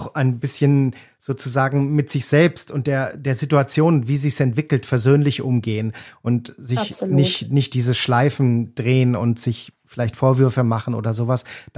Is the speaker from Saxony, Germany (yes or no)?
no; North Rhine-Westphalia, Germany; Und wir hatten in meiner Familie, wo ich groß geworden bin, auch so einen Platz im Wald. Im Sauerland bin ich groß geworden.